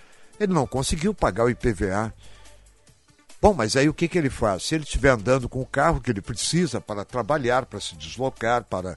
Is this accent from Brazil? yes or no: yes; Brazil; A Suprema Corte do Brasil, eu tenho que dizer isso com o meu coração partido, porque eu sou brasileiro e jornalista.